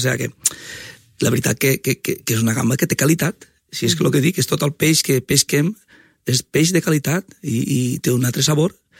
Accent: Calp, Valencian Community, Spain; del meu poble de Cal

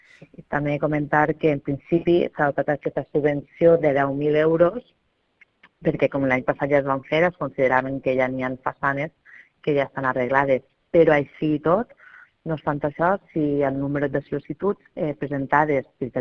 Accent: Teulada, Valencian Community, Spain; Què vas a dir-te jo del meu poble?

